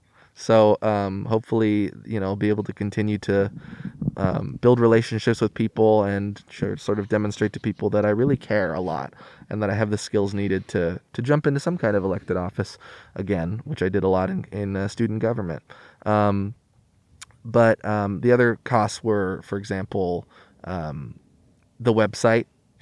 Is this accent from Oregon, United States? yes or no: yes; Eugene, Oregon, United States; I was the only candidate who grew up in Eugene, but growing up in the River Road community for my whole life of living in Eugene, a lot of that's unincorporated Lane County.